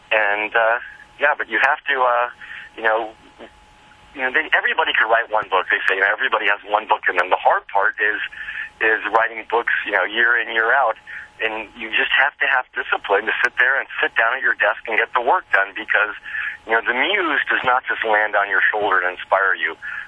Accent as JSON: {"language": "English", "town": "Los Angeles", "region": "California", "country": "United States", "tie": "born or raised there", "also_born_or_lived": "Tokyo, Japan", "said": "Lived there until I was 5, and then I grew up. Really, what I can remember is in Southern California, in Los Angeles, West Los Angeles."}